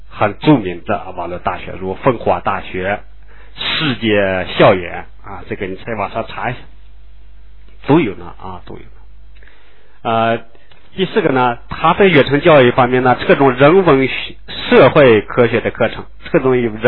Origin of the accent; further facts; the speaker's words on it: China; 那么我们中国人呢，是不是好多成年人也想再学习呢？